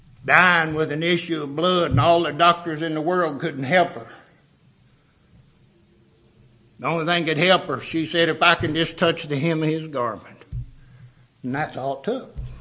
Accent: Kentucky, United States; I was raised in Kentucky. We got mountains up there. They're not hills, they're mountains.

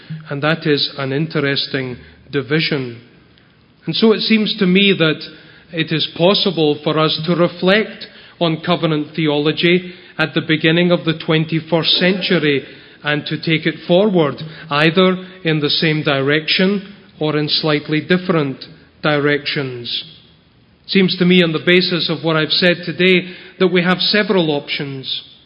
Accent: Scotland, United Kingdom; I think that as a Scotsman who was early introduced to Boston and to Murray, I have benefited enormously from these giants.

